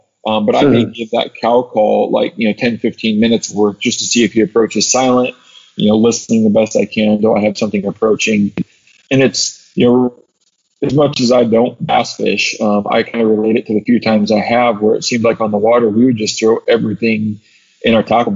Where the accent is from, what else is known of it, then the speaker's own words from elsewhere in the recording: Washington, United States; I've been faced with this a lot in my home state of Washington.